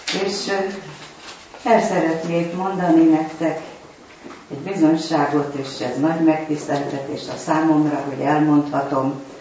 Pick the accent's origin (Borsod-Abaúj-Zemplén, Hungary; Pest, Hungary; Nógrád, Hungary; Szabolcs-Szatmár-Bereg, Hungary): Pest, Hungary; Csobánka; 83 éve élek itt Csobánkán, ebben a házban is születtem, és 6 éves voltam, amikor édesanyám fiatalon, 23 éves korában meghalt.